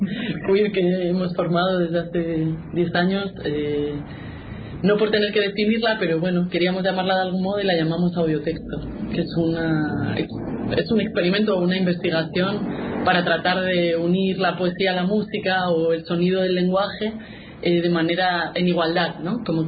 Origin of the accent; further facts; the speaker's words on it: Madrid, Community of Madrid, Spain; yo soy de Madrid y me he criado en Madrid. Y no sé si tengo un súper acento de Madrid. Tengo varios giros, pero bueno, también mi familia es de Galicia. Entonces el gallego es otra lengua que conozco.